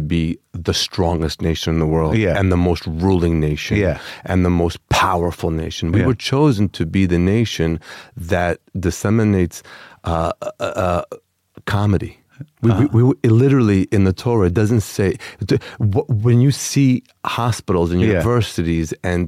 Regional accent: Five Towns, New York, United States; The five towns in Long Island.

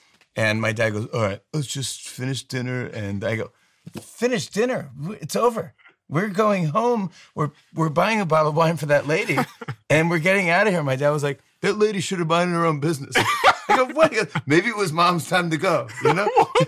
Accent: Saugerties, New York, United States; now in Manhattan, United States; going home to the house where I grew up in Saugerties, New York

